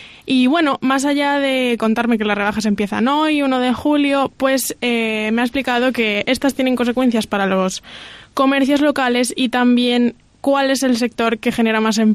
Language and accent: Spanish; Ribadeo, Galicia, Spain; Pues yo soy de Ribadeo, soy de aquí